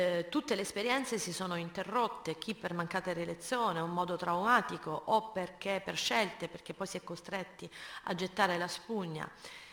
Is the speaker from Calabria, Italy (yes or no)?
yes; Rosarno, Calabria, Italy; lo dico da privilegiata, da chi ha fatto le scuole pubbliche a Rosarno